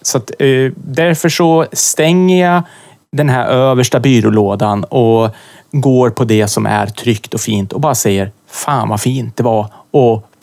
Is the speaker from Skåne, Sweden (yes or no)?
no; Eskilstuna, Södermanland, Sweden; Jag var faktiskt i den delen av Eskilstuna, den förorten där jag växte upp